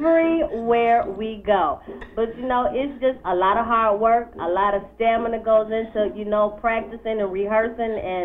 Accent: Saginaw, Michigan, United States; even to this day, a lot of people think that we're from Detroit, and so we have to constantly remind them that we're from Saginaw, Michigan, which is north of Detroit

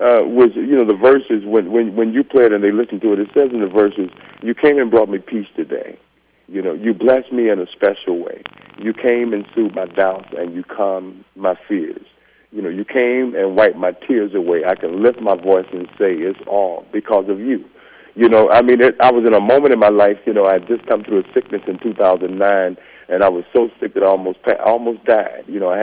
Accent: Dallas, Texas, United States; I'm from Dallas, Texas, and … man, is my best buddy in the whole world.

